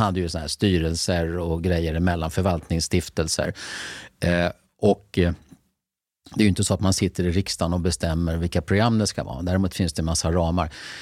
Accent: Lidingö, Stockholm County, Sweden; jag kommer ju från Lidingö som ni vet

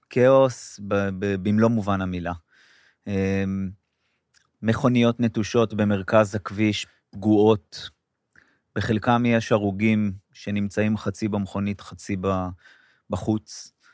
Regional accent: Gush Etzion, West Bank, Palestine; גדלתי בגוש עציון

